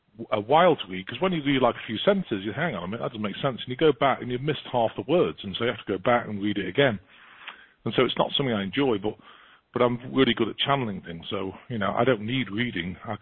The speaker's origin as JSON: {"language": "English", "town": "Chester", "region": "North West England", "country": "United Kingdom", "tie": "born there", "said": "But obviously I was born in Chester."}